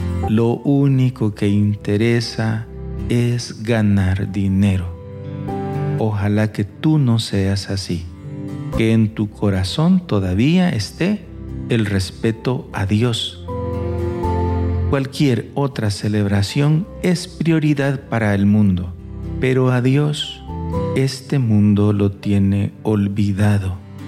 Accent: El Salvador; Yo recuerdo que en mi país, El Salvador, hace unos 30 o 40 años

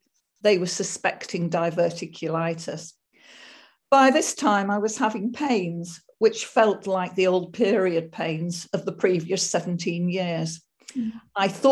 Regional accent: Stockport, North West England, United Kingdom; born there; also born or lived in Mid Wales; I was born in Stockport in 1951 and an only child

